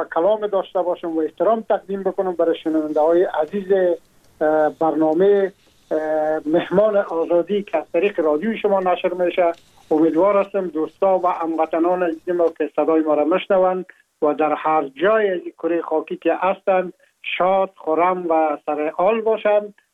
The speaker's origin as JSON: {"language": "Persian", "country": "Afghanistan", "moved": "yes", "lives_now": "France", "said": "ما هم در جمع عموم مردمایی بودم که از افغانستان بر آمدم و تقریبا 3.5 سال میشه که ما در فرانسه زندگی میکنم"}